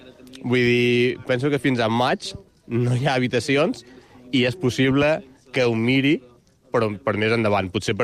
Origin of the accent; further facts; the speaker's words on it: Ibiza, Balearic Islands, Spain; Jo sóc d'aquí, sóc d'Ivissenc